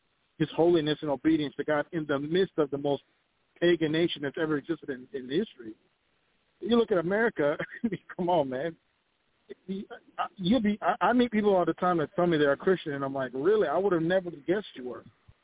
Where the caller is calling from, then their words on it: Minnesota, United States; So I'm from Minnesota.